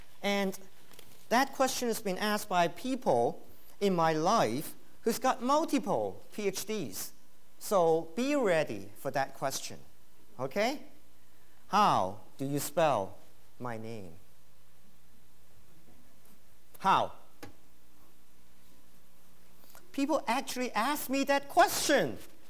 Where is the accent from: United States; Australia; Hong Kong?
Hong Kong; now in North America; But I came from Hong Kong originally. That was 27, 28 years ago.